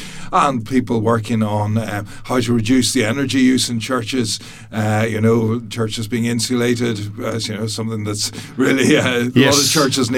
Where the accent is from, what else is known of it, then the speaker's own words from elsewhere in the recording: Belfast, Northern Ireland, United Kingdom; now in Youghal, Ireland; I grew up in Belfast originally